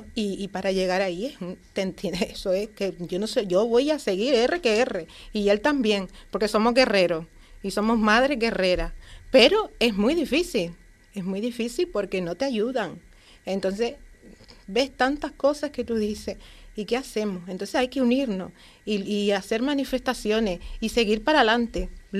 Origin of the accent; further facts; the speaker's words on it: Canary Islands, Spain; moved away as an adult; now in Fuerteventura, Spain; Y yo vengo de Gran Canaria. Llevo aquí 3 años en Fuerteventura.